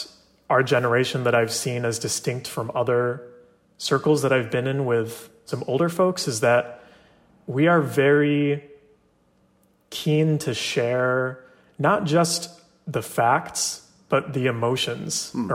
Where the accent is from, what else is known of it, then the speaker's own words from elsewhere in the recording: Rochester, New York, United States; now in Somerville, United States; I'm from Rochester, New York, living in Somerville, now a student at Tufts, and organizing with the Sunrise Movement.